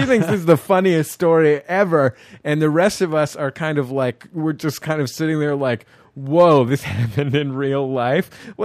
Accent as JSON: {"language": "English", "town": "San Francisco", "region": "California", "country": "United States", "tie": "born or raised there", "said": "I grew up in San Francisco. I had this 49ers jacket."}